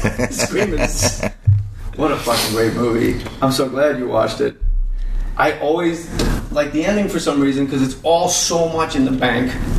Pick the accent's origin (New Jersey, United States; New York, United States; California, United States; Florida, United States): New Jersey, United States; Verona; he's from Old Bridge, I'm from Verona, we got hammered.